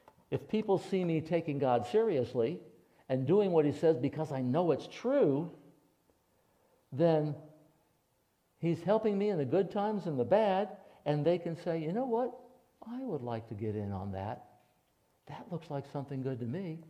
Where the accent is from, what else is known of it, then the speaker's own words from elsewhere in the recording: Vermont, United States; I said, no, I came here from Vermont.